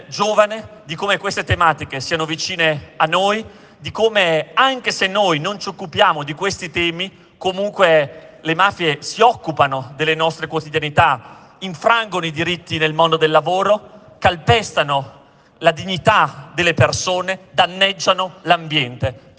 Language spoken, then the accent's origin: Italian; Emilia-Romagna, Italy; sono dell'Emilia Romagna